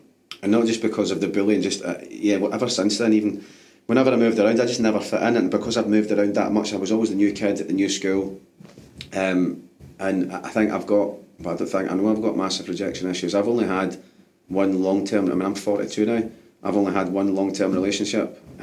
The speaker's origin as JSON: {"language": "English", "region": "London", "country": "United Kingdom", "accent": "London", "said": "just because I had a London accent."}